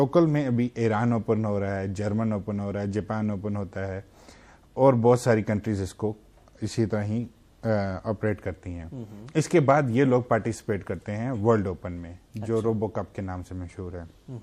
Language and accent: Urdu; Islamabad, Islamabad Capital Territory, Pakistan; جی میں بیسیکلی اسلام آباد میں میری پیدائش ہوئی ہے،